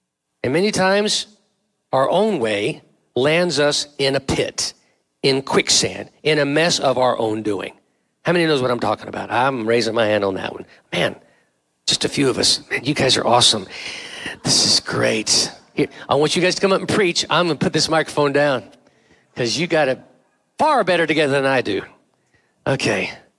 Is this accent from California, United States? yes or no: yes; San Jose, California, United States; now in Rock Hill, United States; I know I grew up San Jose. I grew up in California. Grew up in San Jose my teenage years.